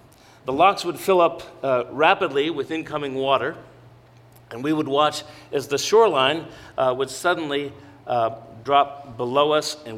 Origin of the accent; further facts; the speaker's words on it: Toledo, Ohio, United States; I grew up in Toledo, Ohio, actually, and I'd always wanted to get to know the Great Lakes better than I did.